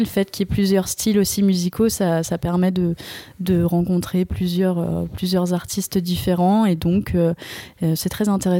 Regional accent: Tarare, Auvergne-Rhône-Alpes, France; Et donc j'ai commencé à Tarare, là où j'ai grandi.

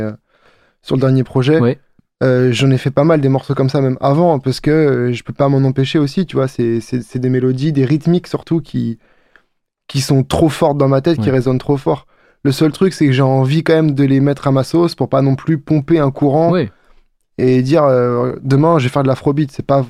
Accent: Réunion, France; Depuis que je suis petit, quand je dis que je viens de La Réunion

